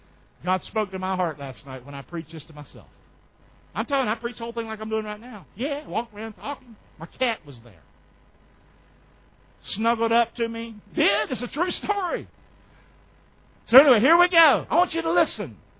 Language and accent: English; Rockingham, North Carolina, United States; born there; I was born in Rockingham, North Carolina.